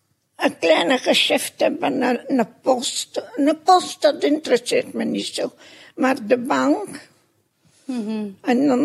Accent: Heverlee, Flanders, Belgium; born there; En ik ben geboren, als je dat kennen, in Heverlee.

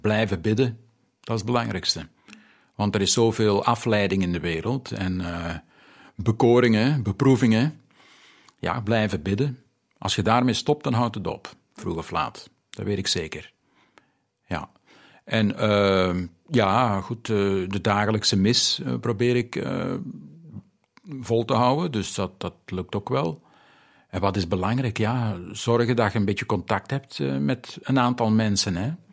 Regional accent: Belgium; Ik vind het als Belg wel eens plezant om geen mening te hebben over iets waar ik niet veel van weet.

